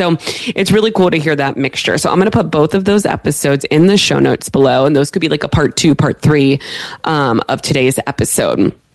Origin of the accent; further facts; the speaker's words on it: Pittsburgh, Pennsylvania, United States; I went to Penn State. I'm from Pittsburgh.